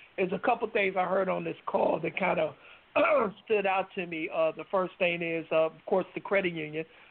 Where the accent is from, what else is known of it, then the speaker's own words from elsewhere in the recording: Illinois, United States; I lived in Rockford. I'm from Illinois, and I worked with the Illinois State Black Chamber